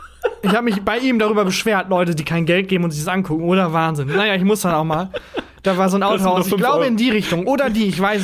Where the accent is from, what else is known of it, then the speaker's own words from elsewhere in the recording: Cologne, North Rhine-Westphalia, Germany; in meiner Heimatstadt hier in Köln